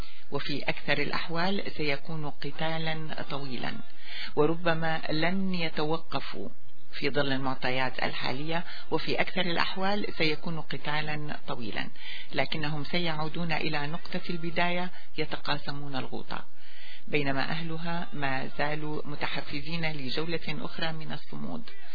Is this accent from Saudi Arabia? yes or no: no; Syria; الوضع في بلدي سوريا